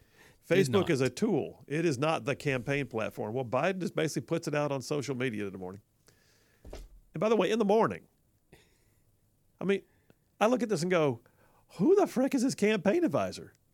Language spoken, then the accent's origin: English; Huntsville, Alabama, United States; I'm from Huntsville originally. A lot of my family's still there.